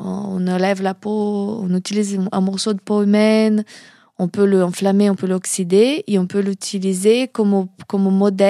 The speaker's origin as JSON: {"language": "French", "country": "Brazil", "lives_now": "France", "said": "C'est cette terre que j'ai choisie pour appeler de mienne, parce que tu sais, à la base, je suis brésilienne"}